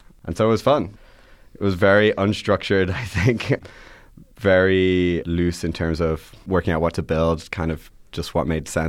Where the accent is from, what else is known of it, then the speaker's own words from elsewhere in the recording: Ireland; also born or lived in Boston / London / Atlanta / New York; I was born in Boston. I lived in London, Atlanta, London, Ireland, New York, Ireland, San Francisco. And so, but I mostly grew up in Ireland.